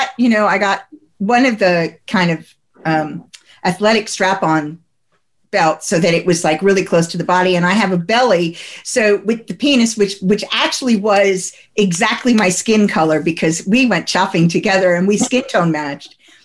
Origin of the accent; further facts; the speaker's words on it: New Jersey, United States; I come from New Jersey. I can shout, yo, get away with it.